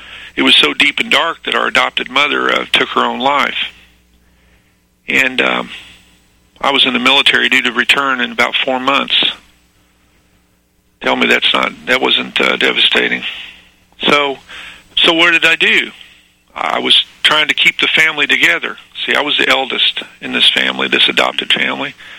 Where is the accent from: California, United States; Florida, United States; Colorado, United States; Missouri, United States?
Missouri, United States; now in Philadelphia, United States; I'm calling from Philadelphia, but I'm originally a Missouri boy. Grew up in northern Missouri, raised in southern, born in northern, raised in southern Missouri. Grew up in a kind of a rural area, but outside of Springfield